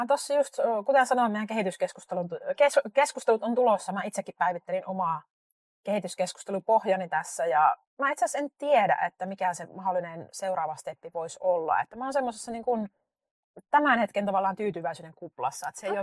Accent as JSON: {"language": "Finnish", "region": "Savo", "country": "Finland", "said": "Mä oon savolainen ja mä annan savolaisen vastauksen."}